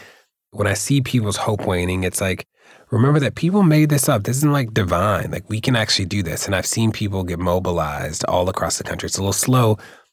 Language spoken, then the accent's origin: English; Baltimore, Maryland, United States; It's a big, small city. So my world was pretty small in Baltimore. I grew up as a youth organizer in the city